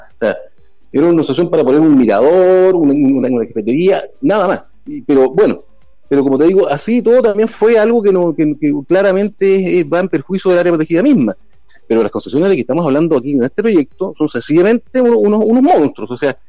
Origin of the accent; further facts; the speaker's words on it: Chile; nos preocupa a nosotros como chilenos, como ciudadanos.